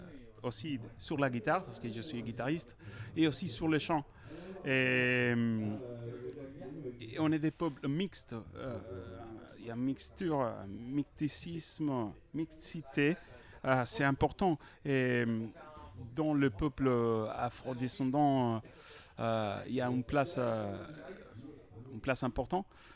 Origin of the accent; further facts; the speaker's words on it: Maracaibo, Zulia, Venezuela; Je viens de Maracaibo, c'est une ville portuaire.